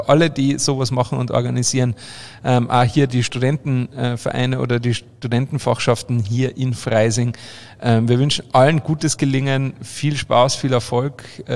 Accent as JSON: {"language": "German", "town": "Obervellach", "region": "Carinthia", "country": "Austria", "tie": "born or raised there", "said": "also bei uns in Oberfellach sind immer eine drum Maibaumer gestanden. Und was bei uns dann auch ist, das ist in Österreich ein bisschen anders, glaube ich, als zu Bayern."}